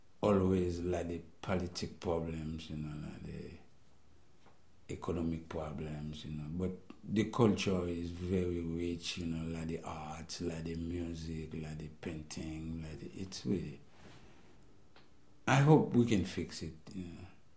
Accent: Port-au-Prince, Ouest, Haiti; English is a second language; Yeah, I grew up in Haiti, in Port-au-Prince.

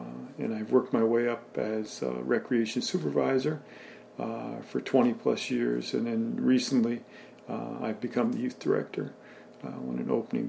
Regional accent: West Kent, New York, United States; I grew up in the Hudson area, West Kent, a small town about 5-6 miles north of here, West Kent, New York, and went to Hudson High School

